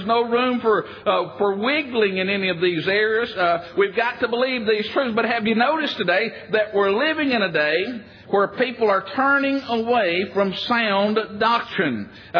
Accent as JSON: {"language": "English", "region": "Alabama", "country": "United States", "said": "Hey, I'm from Alabama. We got hackers up there, amen."}